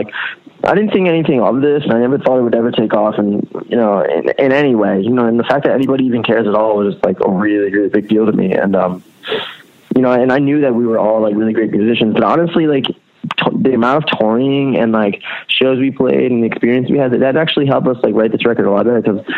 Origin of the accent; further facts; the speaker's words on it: Allentown, Pennsylvania, United States; So I've always been involved with Philly stuff, but you know, I come from Allentown. That's where I was born.